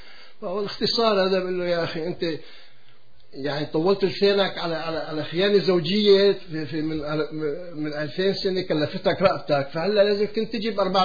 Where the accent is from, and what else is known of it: Syria